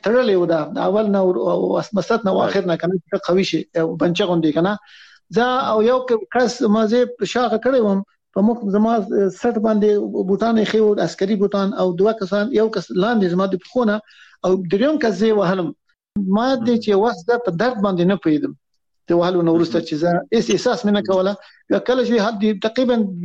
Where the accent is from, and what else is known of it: Afghanistan; also born or lived in Islamabad, Pakistan